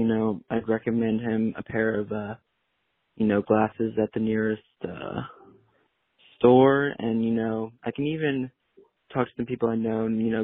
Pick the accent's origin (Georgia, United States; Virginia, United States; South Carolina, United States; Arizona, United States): Virginia, United States; Richmond; I'm from Richmond, Virginia